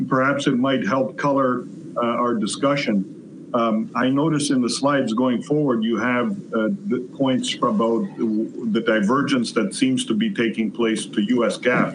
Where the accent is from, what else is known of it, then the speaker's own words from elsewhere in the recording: Canada; given that we're Canadian.